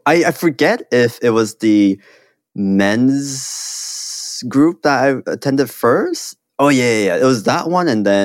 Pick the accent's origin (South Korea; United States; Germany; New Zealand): South Korea; also born or lived in Hong Kong; I grew up in Korea and Hong Kong, and I have like very stereotypically Korean parents